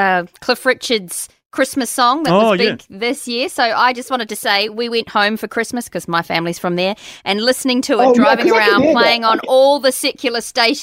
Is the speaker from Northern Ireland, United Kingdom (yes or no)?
no; South West England, United Kingdom; born there; accent: Kiwi; also born or lived in New Zealand; I was born in Dorset, but my family now live in Bath.